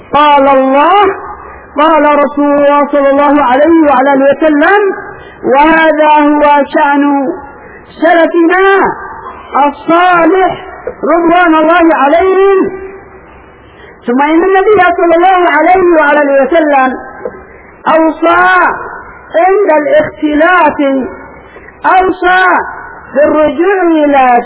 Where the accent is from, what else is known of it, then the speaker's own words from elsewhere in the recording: Yemen; أصبح الإخوان المسلمون عندنا باليمن